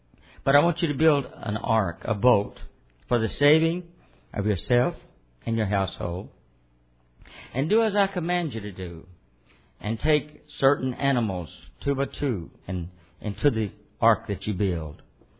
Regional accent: United States; Let me tell you something. I'm an American. I love America.

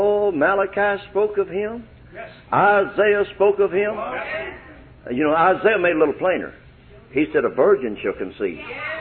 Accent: Arkansas, United States; I'm glad I'm from Lawrence County instead of Indiana.

